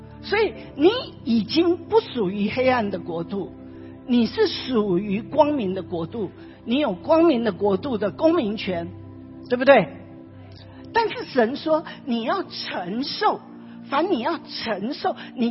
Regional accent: China; 所以如果我们中国人会觉得老成持重蛮好的，对不对？

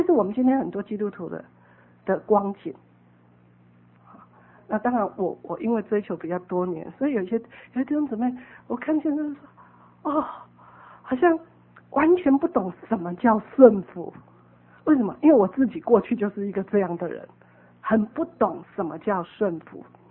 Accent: China; 那你知道我们中国人就是这样嘛

